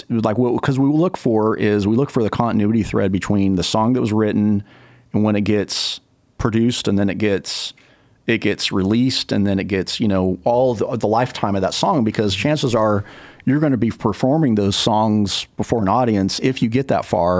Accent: California, United States; And most of the time, though, also as a side note, I don't tell people I'm originally from California.

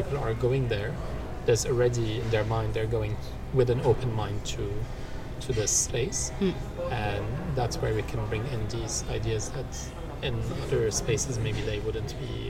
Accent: Lebanon; I've always loved being in nature, ever since growing up in Lebanon during the war.

